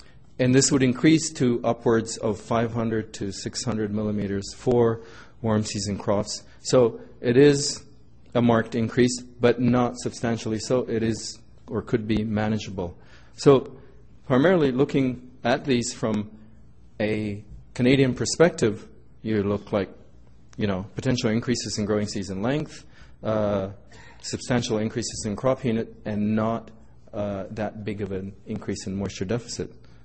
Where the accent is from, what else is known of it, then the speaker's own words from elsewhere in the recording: Ethiopia; I'm originally from Ethiopia.